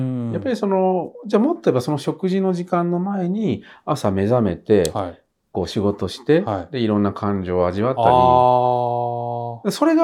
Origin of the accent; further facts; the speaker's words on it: Tokyo, Japan; 私の地元の千駄木にある